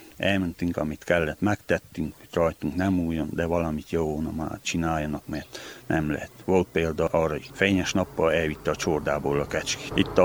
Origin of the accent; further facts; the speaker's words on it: Kobátfalva, Harghita, Romania; Kobátfaláról vagyok … 39 éves gazdálkodó.